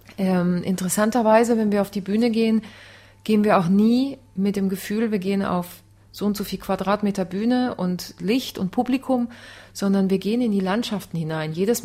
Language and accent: German; Argentina; German is a second language; Denn man muss sich vorstellen, wir sind Argentinier, wir sind Künstler und wir müssen einfach alle alles können.